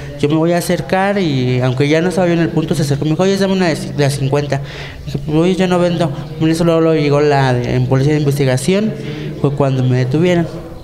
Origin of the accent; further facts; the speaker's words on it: Mexico City, Mexico; Tengo 36 años. Soy aquí originario de la Ciudad de México.